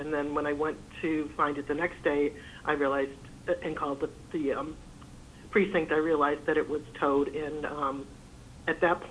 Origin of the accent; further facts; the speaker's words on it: East Coast, United States; Well, I've only lived here for a short period of time. I'm from the East Coast, and I'm not familiar with the stairs within the driveway setup.